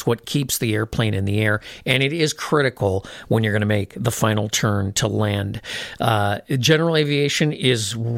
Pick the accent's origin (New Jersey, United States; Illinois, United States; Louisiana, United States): Illinois, United States; Chicago; Well, I'm from Chicago, and I never encountered anything like the Minnesota State Fair as a kid.